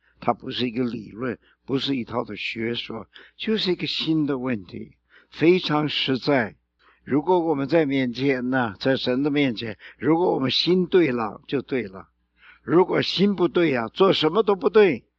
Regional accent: China; 尤其是我们中国人哈，中国人是所谓周礼之邦，非常的客气的哈，都是讲礼貌的。

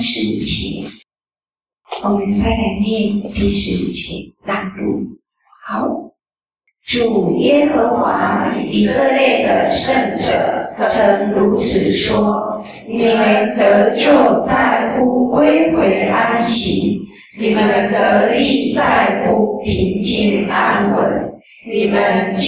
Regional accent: Taiwan; 我们台湾话叫做英英公代子

